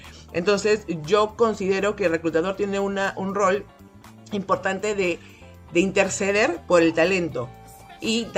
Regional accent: Peru; desde el punto de vista del Perú, que es donde yo soy peruana y estoy aquí

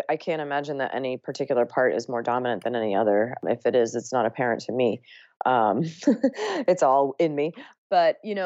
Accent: Ohio, United States; And then I also ate pizza and hamburgers growing up in Ohio.

